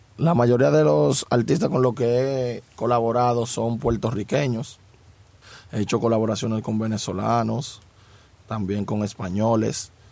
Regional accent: Las Minas, Santo Domingo, Dominican Republic; Yo soy de Las Minas.

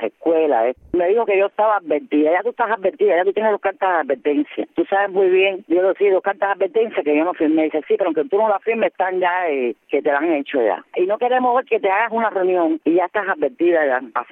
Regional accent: Cuba; Yo soy una ciudadana cubana, vivo aquí en Cuba

